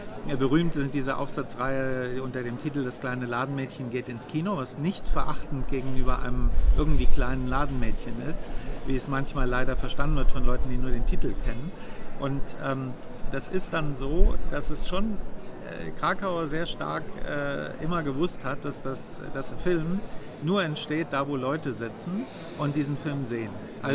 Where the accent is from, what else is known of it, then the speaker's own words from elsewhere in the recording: Germany; Das müssten wir uns ja fragen als Deutsche.